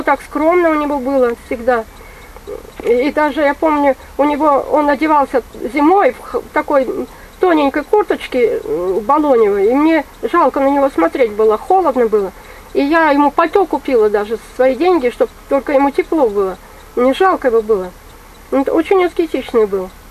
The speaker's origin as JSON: {"language": "Russian", "country": "Tajikistan", "moved": "yes", "said": "Я из Таджикистана сюда приехала."}